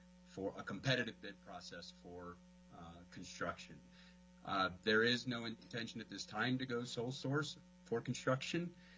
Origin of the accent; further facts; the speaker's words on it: Anchorage, Alaska, United States; I'm from Anchorage, Alaska, but am testifying remotely from Colorado Springs today.